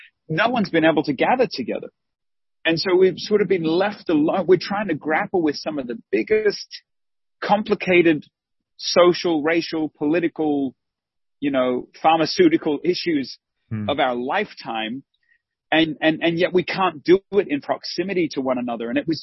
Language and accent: English; Australia; I'm an Australian guy married to an Hispanic woman, and I love the differences of culture. You know, I love, like I mentioned earlier, I love Asian food. I'm not Asian. I'm Caucasian.